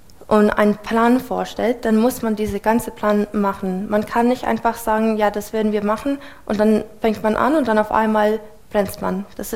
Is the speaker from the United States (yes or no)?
yes; United States; German is a second language; also born or lived in Europe; weil ich bin Amerikanerin